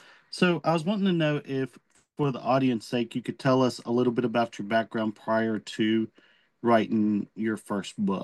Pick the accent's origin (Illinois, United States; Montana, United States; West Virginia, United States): West Virginia, United States; The biggest thing for me with poverty in West Virginia, because I'm from West Virginia, is that towns are cut off from one another.